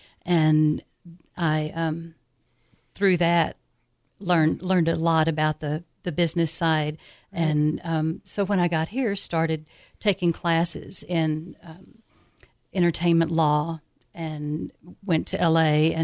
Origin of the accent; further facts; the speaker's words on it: Orange, Texas, United States; I'm originally from Texas, yeah, from a little town on the Louisiana border called Orange.